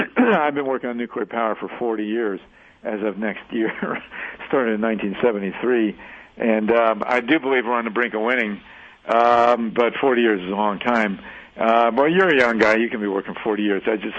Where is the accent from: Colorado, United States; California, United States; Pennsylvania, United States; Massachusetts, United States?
Massachusetts, United States; Boston; I'm originally from Boston